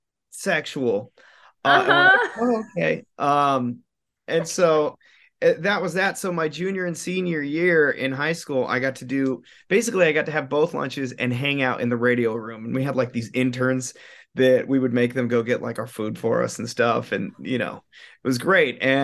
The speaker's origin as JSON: {"language": "English", "town": "Las Vegas", "region": "Nevada", "country": "United States", "tie": "born or raised there", "said": "And growing up in Vegas, I loved KLUC. It's obviously the top 40 station for Vegas"}